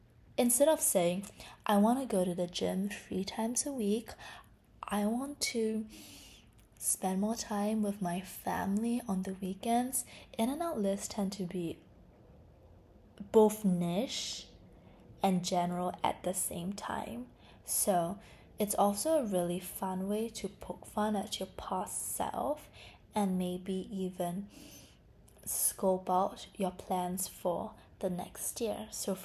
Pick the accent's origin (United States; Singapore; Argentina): Singapore; my accent growing up in Singapore and the attitudes and perceptions linguistically that people have of the way we speak.